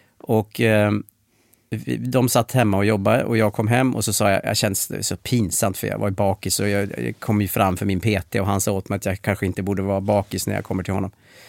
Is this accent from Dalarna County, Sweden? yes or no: yes; Dalarna County, Sweden; Jag är från Dalarna från början, så att höra ihop med jorden och marken.